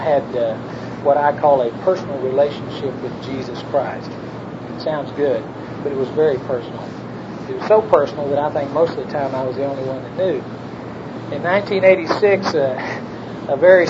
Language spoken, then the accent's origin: English; Waco, Texas, United States; By the way, this is my wife, Brenda, over here, and we're from Waco, Texas.